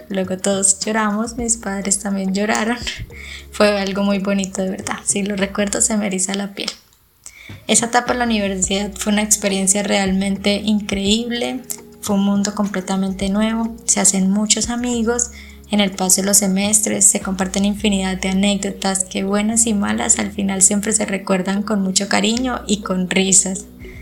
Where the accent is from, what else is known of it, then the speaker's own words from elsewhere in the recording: Labrada, Caldas, Colombia; Yo soy de Labrada Caldas y viví allí toda mi época del colegio hasta que ingresé a la universidad.